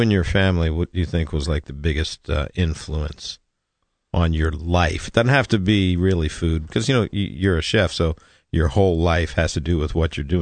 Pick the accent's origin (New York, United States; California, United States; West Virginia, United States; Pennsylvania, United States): Pennsylvania, United States; we did not have Greek Orthodox churches where I grew up in Pennsylvania.